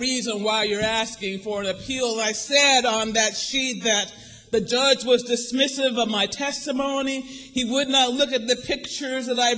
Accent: New York City, New York, United States; As a bio described, you know that I'm from New York City.

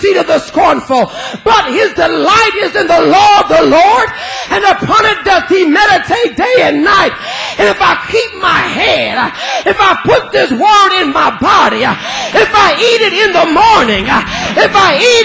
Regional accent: Los Angeles, California, United States; I grew up in South Central. I knew … before he was on Larry King.

